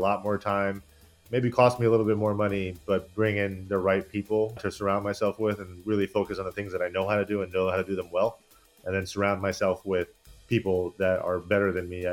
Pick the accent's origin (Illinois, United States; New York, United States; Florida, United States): Florida, United States; Kissimmee; I started a basketball training facility in my hometown of Kissimmee, Florida